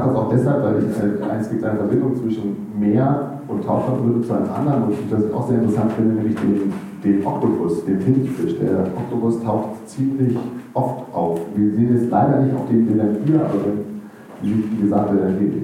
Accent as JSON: {"language": "German", "town": "Hanover", "region": "Lower Saxony", "country": "Germany", "said": "Ich komme aus Hannover, da war das so, da macht man sich ein rotes Sofa so zwischen die Stahlrohre."}